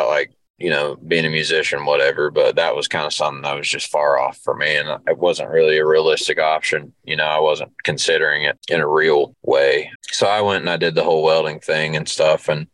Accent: Cannonsburg, Kentucky, United States; address probably says Ashland on it, but that to me, that's Cannonsburg. but that's, you know, that's my hometown.

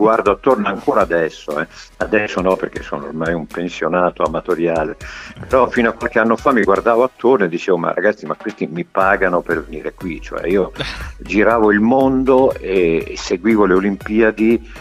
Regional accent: Forlì, Emilia-Romagna, Italy; moved away as an adult; now in Milan, Italy; Io arrivai a Milano a poco più di 20 anni, io sono romagnolo di Forlì

